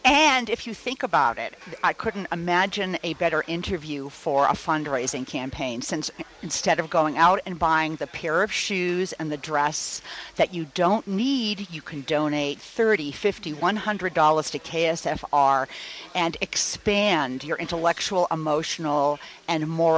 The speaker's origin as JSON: {"language": "English", "town": "Boston", "region": "Massachusetts", "country": "United States", "accent": "Boston", "said": "Sorry, that's my Boston accent."}